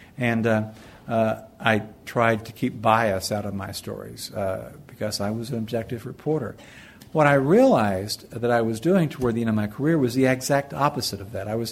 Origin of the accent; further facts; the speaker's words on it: Mountain City, Tennessee, United States; born there; There were only two doctors in all of Johnson County when I was born.